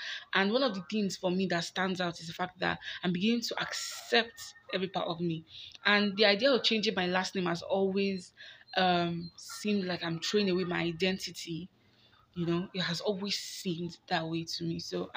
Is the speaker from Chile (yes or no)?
no; Nigeria; are we as Nigerian women allowed to have sexual preferences?